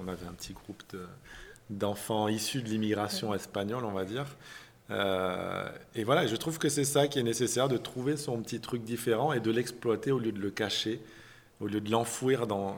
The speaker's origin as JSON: {"language": "French", "town": "Valence", "region": "Auvergne-Rhône-Alpes", "country": "France", "tie": "born or raised there", "said": "Je me rappelle quand j'étais petit à Valence, quand j'étais à l'école, à la cantine"}